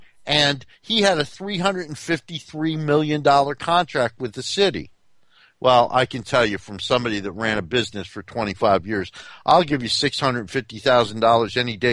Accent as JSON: {"language": "English", "town": "Newark", "region": "New Jersey", "country": "United States", "said": "And I'm from Newark, New Jersey."}